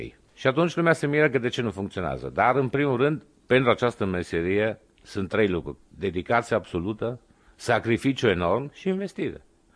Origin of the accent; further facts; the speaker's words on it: Timișoara, Timiș County, Romania; Am fost mândru că atunci la Revoluție s-a pronunțat pe buzele fiecare orașul Timișoara. Mie mi-au scris în ziarul tenor de Timișoara.